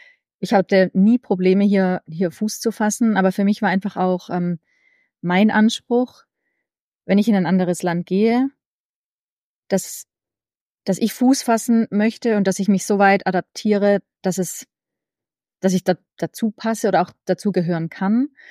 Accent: Germany; now in Switzerland

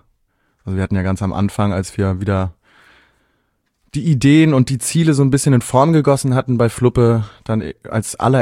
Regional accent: Volksdorf, Hamburg, Germany; Also Stromzäune gab es bei uns in Volksdorf tatsächlich auch.

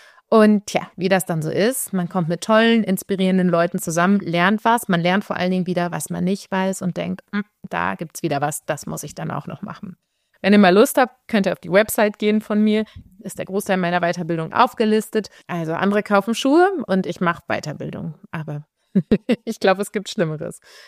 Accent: North Rhine-Westphalia, Germany; moved away as an adult; now in Switzerland; Wie man unschwer hören kann, ich bin Deutsche. Ich komme aus dem wunderschönen Pferdeland Westfalen. Ich bin allerdings schon knapp 20 Jahre in der Schweiz. Ich habe in Wien, also in Österreich, studiert 2 Jahre und bin dann nach Bern gegangen als Austauschstudentin

